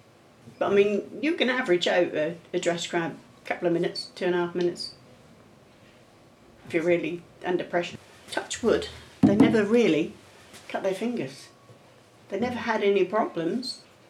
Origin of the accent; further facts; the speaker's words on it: Cromer, East of England, United Kingdom; I live in Cromer, born and bred in Cromer, and I've worked for Davis's firm for about 40 years.